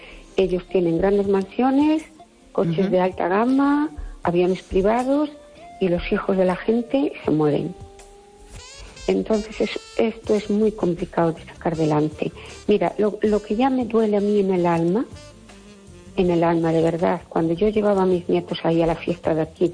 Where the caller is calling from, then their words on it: Perlío, Galicia, Spain; de Perlío, ¿qué tal?